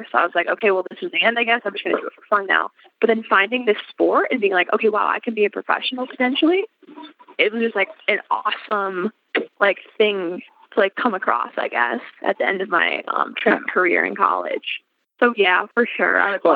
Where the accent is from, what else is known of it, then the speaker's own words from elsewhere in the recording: Chicago, Illinois, United States; So I'll be heading out west. I'm from Chicago, so that's like a pretty decent amount of travel for me.